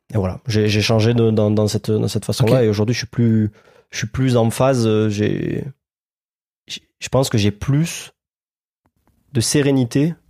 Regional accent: Alès, Occitanie, France; à Alès, ma ville natale.

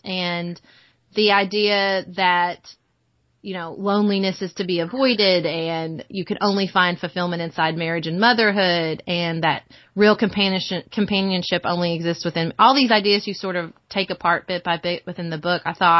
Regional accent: the South, United States; I grew up in the South. I went to a Southern college.

